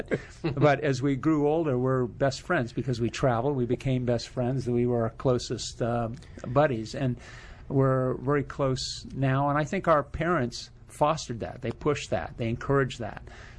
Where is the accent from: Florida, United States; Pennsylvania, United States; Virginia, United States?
Virginia, United States; Fairfax; I grew up my last couple of years in Fairfax, went to a high school here, W.T. Woodson. My family lived in the area.